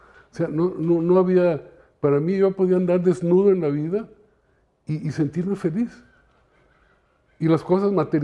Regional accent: Chiapas, Mexico; nací en Chiapas, en la selva Lacandona. Mi padre trabajaba en una finca cafetera. Y ahí nacieron mis cuatro hermanos, los tres hermanos y yo.

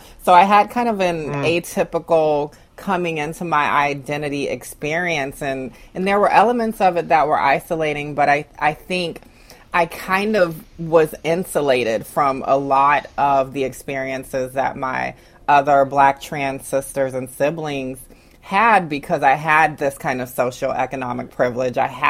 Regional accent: Augusta, Georgia, United States; For me, growing up in Augusta, Georgia, I was in this kind of, Southern experience.

